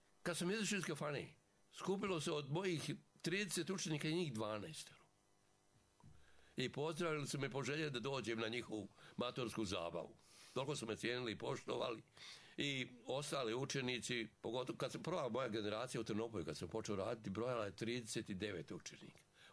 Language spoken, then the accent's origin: Serbian; Bijakovac, Republika Srpska, Bosnia & Herzegovina; Ja sam rođen u selu Bijakovac kod Kozarske, odnosno Bosanske Dubice.